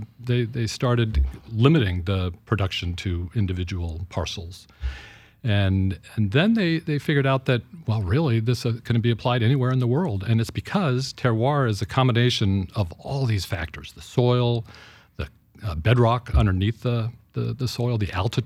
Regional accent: Ohio, United States; born there; now in Vashon, United States; No, originally we're from Ohio.

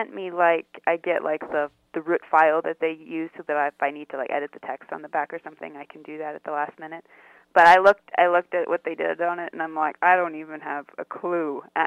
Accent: Scotts Bluff, Nebraska, United States; my hometown where I live now, in western Nebraska, Scotts Bluff, mm-hmm. Nebraska

